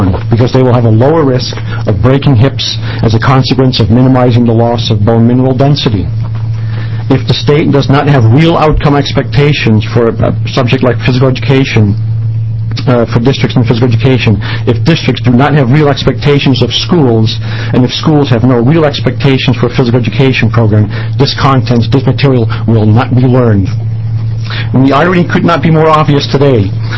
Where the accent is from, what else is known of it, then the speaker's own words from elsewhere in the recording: Corvallis, Oregon, United States; I'm from Corvallis, Oregon.